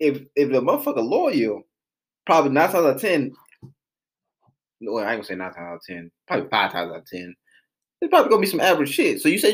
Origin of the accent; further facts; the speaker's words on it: Atlanta, Georgia, United States; I got to, I'm from Atlanta.